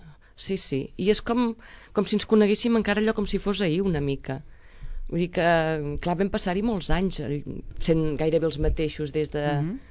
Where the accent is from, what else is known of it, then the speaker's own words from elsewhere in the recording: Sabadell, Catalonia, Spain; Aquí a Sabadell.